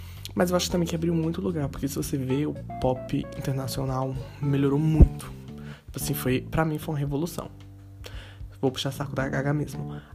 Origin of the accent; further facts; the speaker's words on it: Bahia, Brazil; eu sou da Bahia.